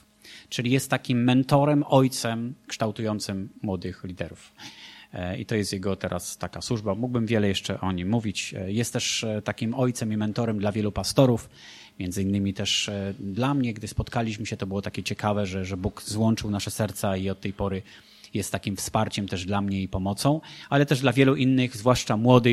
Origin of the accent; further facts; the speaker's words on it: Nowy Sącz, Lesser Poland, Poland; Ja jestem z Nowego Sącza.